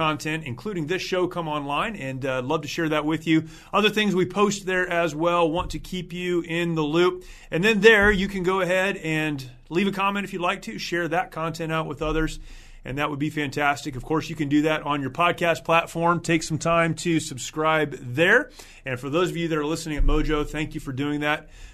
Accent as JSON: {"language": "English", "region": "California", "country": "United States", "tie": "born or raised there", "said": "But so that's my hometown, and I've tried to keep that quiet."}